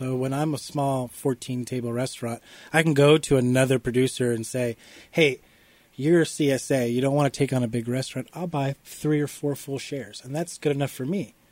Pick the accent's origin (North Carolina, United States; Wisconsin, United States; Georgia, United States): North Carolina, United States; now in Des Moines, United States; I'm not originally from Des Moines. I've been here now for almost 10 years.